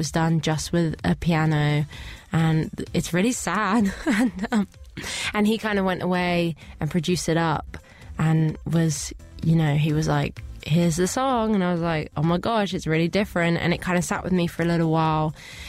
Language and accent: English; South East England, United Kingdom; born or raised there